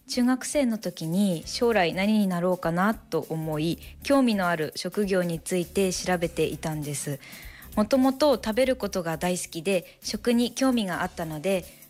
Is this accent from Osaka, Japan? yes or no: no; Aomori, Japan; 私は生まれも育ちも青森で、就職も青森県内を希望していたため